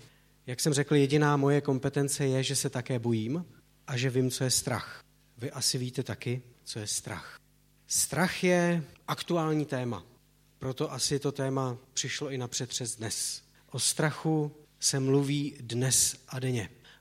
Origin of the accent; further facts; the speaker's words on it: Litomyšl, Pardubice Region, Czechia; Pocházím z Litomyšle, tam i teď s manželkou a těmi dětmi tedy žijeme a do Prahy dojíždím učit. Jsem kazatelem v církvi bratrské